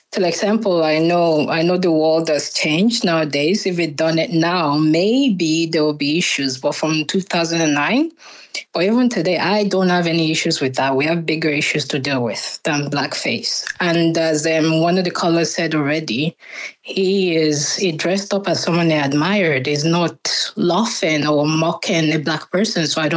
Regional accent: Ireland; moved away; growing up in Ireland

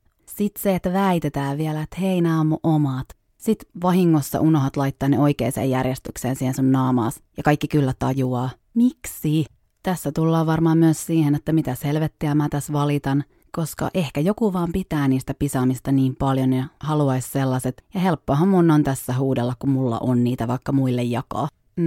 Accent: Savo, Finland; miksi mulla ei kunnollista Savon murretta, kun on sieltä kotosi.

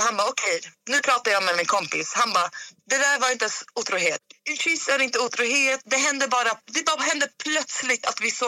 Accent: Croatia; Kroatien.

